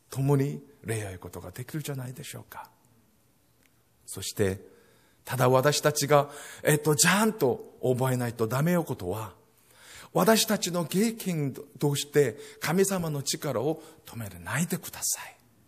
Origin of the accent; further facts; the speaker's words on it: Singapore; Japanese is a second language; 私たちシンガポール人がシンガポールに戻った時にも、この教会のためにお祈りします。